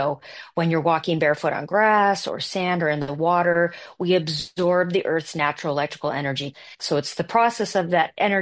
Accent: Seattle, Washington, United States; I grew up in Seattle, so the environment that I experienced the trail for the first time in Belgium was very similar to what I experienced in the Seattle area growing up.

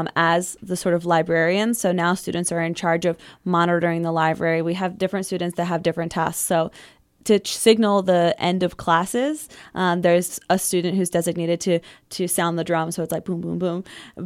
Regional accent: Doylestown, Pennsylvania, United States; I grew up in Doylestown, Pennsylvania.

